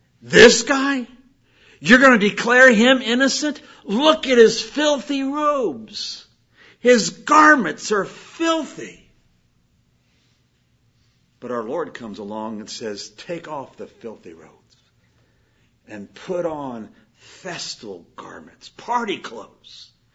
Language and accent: English; Midwest, United States; I'm from the Midwest. You're not.